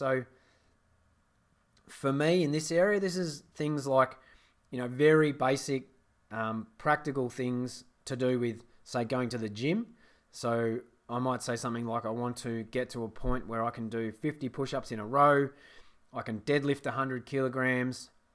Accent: Australia; this comes probably from being an Australian

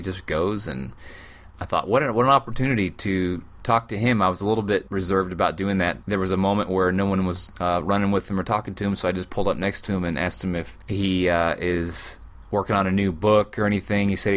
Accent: Modesto, California, United States; I grew up in Modesto, believe it or not.

